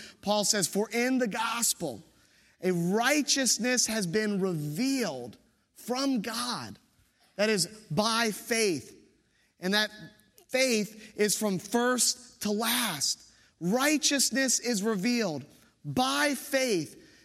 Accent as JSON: {"language": "English", "town": "Williamsburg", "country": "United States", "said": "I'm just from Williamsburg. It's how we do it there."}